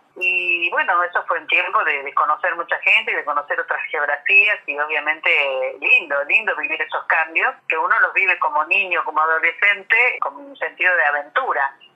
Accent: Córdoba, Argentina; yo nací en Córdoba en el año 53 y viví mi primera infancia, más o menos hasta los 8, 9 años, aquí en la capital de Córdoba, con una familia pequeña, digamos, acotada

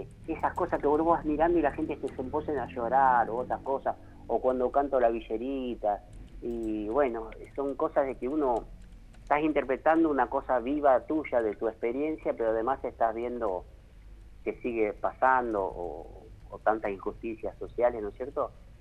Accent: Argentina; Somos una Argentina muy grande, hermosa. Unidos, el argentino cuando se une somos maravillosos. Somos muy solidarios, amigueros. Y nos falta un poquito más de unión del ser argentino.

